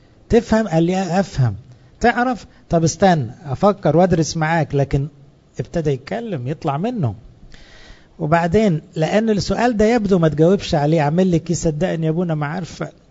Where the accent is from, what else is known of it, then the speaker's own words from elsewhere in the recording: Egypt; انا كمصري متبرمج على الحكومات التعبانة اللي عدت عليا